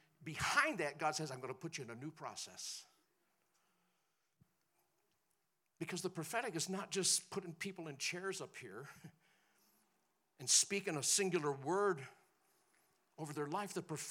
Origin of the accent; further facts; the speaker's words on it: Montana, United States; I'm from Montana.